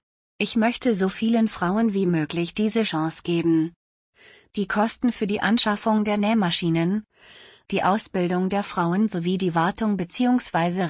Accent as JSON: {"language": "German", "region": "Andhra Pradesh", "country": "India", "tie": "born or raised there", "said": "Am 30. Juli 1982 wurde ich in Indien geboren und bin dort mit zwei Brüdern aufgewachsen."}